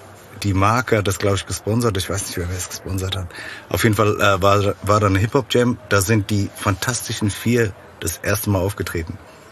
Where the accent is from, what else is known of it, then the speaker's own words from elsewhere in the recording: Frankfurt, Hesse, Germany; Frankfurt ist meine Heimatstadt, da bleibe ich ja auch.